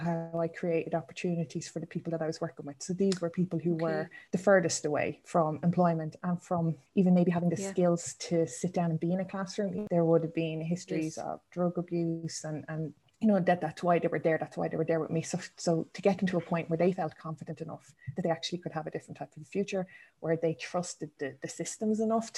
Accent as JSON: {"language": "English", "town": "Tallaght", "region": "Leinster", "country": "Ireland", "tie": "born or raised there", "said": "So I grew up in Dublin, in Talla in Dublin."}